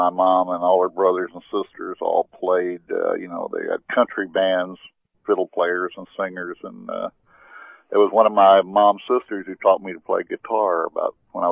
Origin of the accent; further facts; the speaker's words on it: San Antonio, Texas, United States; also born or lived in Beeville; Well, with Willie, see, I grew up in San Antonio, actually, which is about 30 miles from Beeville.